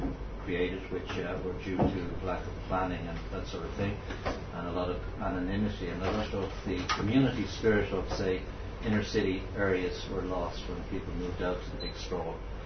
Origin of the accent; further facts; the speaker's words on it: Dublin, Leinster, Ireland; I was born in the Liberties of Dublin before it was desecrated, and was buttered and bred there in the 50s for the first 6 years of my life before migrating to the suburbs.